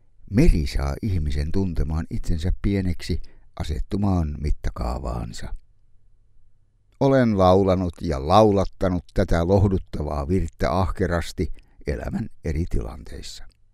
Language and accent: Finnish; Helsinki, Uusimaa, Finland; Kotikaupunkini Helsinki on Suomenlahden helmi.